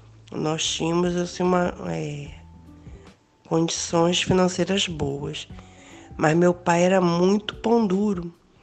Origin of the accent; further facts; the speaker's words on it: Araruama, Rio de Janeiro, Brazil; born there; 61 anos, faço 62 agora, dia 25 de outubro. Eu nasci em 61. Eu nasci em Araruama, sou filha de caminhoneiro e doméstica, né?